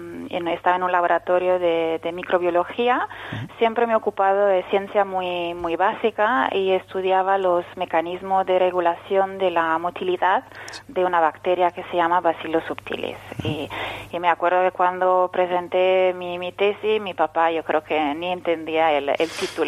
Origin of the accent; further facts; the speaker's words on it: Genoa, Liguria, Italy; Spanish is a second language; yo soy originaria de Génova